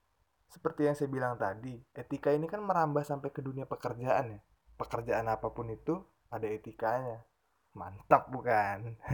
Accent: Lampung, Indonesia; Saya adalah mahasiswa KPI. Asal saya dari Lampung.

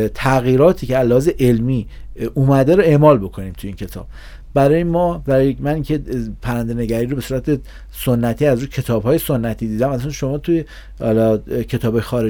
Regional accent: Iran; اگه ما ایرانی هستیم

